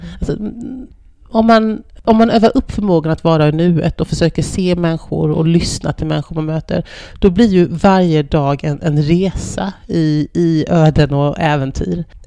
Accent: Småland, Sweden; min mor som ju kommer från den byn i Småland där jag är uppvuxen och där min släkt på min mammas sida kommer sedan århundrade tillbaka.

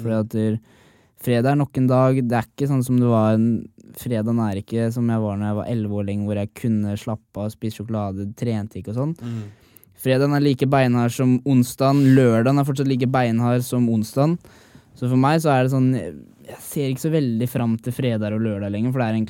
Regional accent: Sarpsborg, Østfold, Norway; now in Oslo, Norway; når jeg drar hjem til hjembyen min i Sarpsborg.

